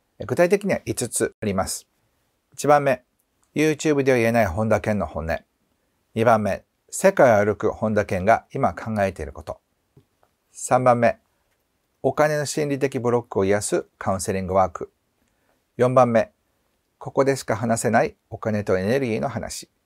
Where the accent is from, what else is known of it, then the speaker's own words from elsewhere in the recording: Kansai, Japan; 関西人としてもうやったって感じなんですけど